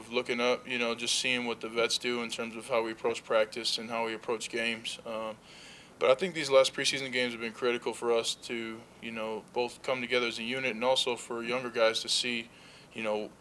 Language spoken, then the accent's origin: English; Minnesota, United States; You know, I'm from Minnesota, so going back to the place where I watch football, you know, I'll take every snap I can get.